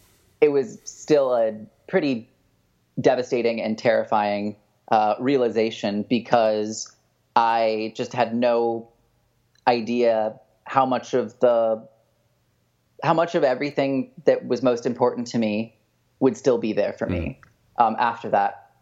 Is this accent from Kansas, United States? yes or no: yes; Wichita, Kansas, United States; I'm 27 years old. I grew up in Wichita, Kansas, and in a conservative Presbyterian church of about 2,000 people